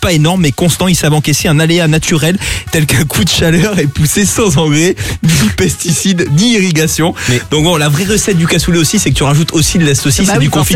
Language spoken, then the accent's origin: French; south of France, France; nous, on vient du sud de la France avec Justine.